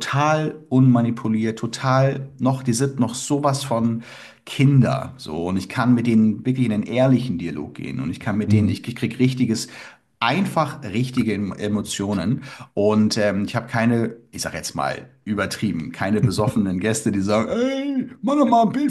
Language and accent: German; Lüneburg, Lower Saxony, Germany; aber ich komme aus Lüneburg